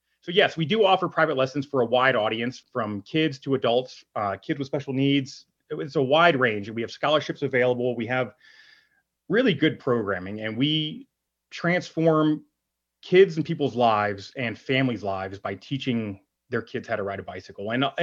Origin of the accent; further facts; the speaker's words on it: Pittsburgh, Pennsylvania, United States; moved away; I moved to Colorado from Pittsburgh, Pennsylvania to race bicycles.